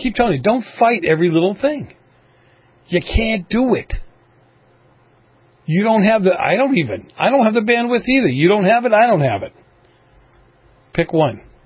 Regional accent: Boston, Massachusetts, United States; Where I grew up in Boston, we've had plenty of people on the show

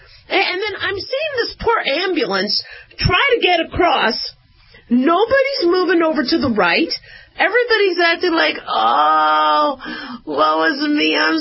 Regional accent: Las Vegas, Nevada, United States; And I'm expecting, because I'm from Vegas, I'm expecting somebody to complain

